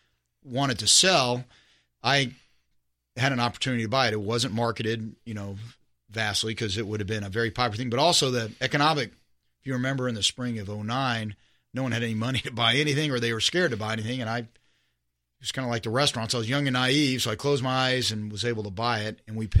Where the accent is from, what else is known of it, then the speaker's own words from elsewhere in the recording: Highland Park, Texas, United States; And so I grew up in Highland Park. As a child, I went there.